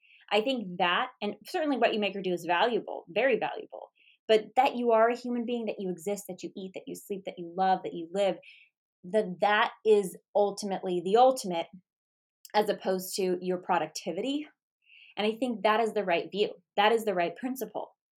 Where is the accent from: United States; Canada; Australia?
United States; And of course, as an American, I'm frustrated.